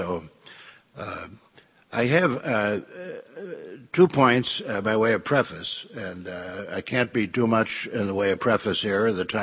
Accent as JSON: {"language": "English", "town": "Chicago", "region": "Illinois", "country": "United States", "said": "I'm from Chicago."}